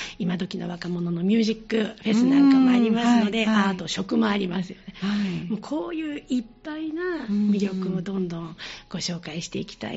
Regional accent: Kansai, Japan; この関西人なんでってダジャレでなんて言ってたんですけども

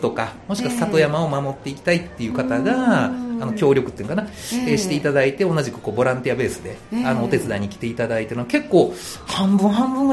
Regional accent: Osato, Miyagi, Japan; 実はもう生まれも育ちも大郷町なんですけども、はい、でもで、まあ、よくあるパターンなんですが、大学の時にちょっとこう、はい、町の方に出てしまって

